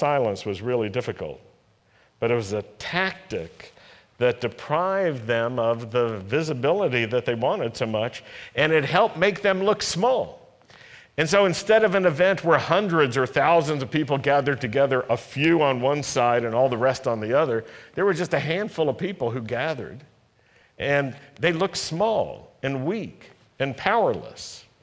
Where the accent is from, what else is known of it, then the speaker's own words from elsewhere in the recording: Virginia, United States; When I was growing up in Virginia in the 50s, 60s, and 70s, it was the same perspective that most Jewish people had in our city.